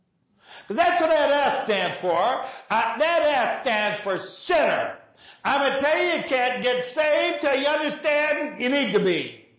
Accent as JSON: {"language": "English", "region": "Ohio", "country": "United States", "also_born_or_lived": "Tennessee", "said": "I'm from Ohio and Tennessee, that's a long story"}